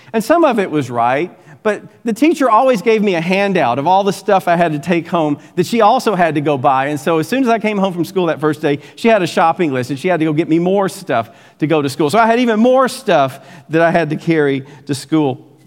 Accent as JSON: {"language": "English", "region": "Alabama", "country": "United States", "said": "This is a map of where I'm from. I'm from Alabama."}